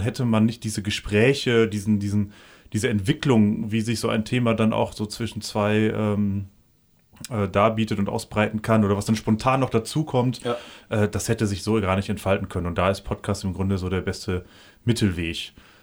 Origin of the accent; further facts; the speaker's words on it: North Rhine-Westphalia, Germany; ich bin Westfale